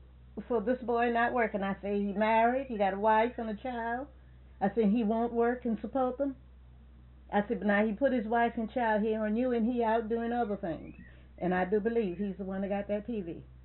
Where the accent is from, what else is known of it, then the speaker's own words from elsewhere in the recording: Micanopy, Florida, United States; born there; I was born in Micanopy.